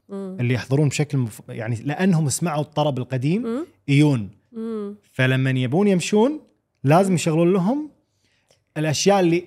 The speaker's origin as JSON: {"language": "Arabic", "country": "Kuwait", "said": "بس لاحظي السمرات اللي عندنا بالكويت المعروفه"}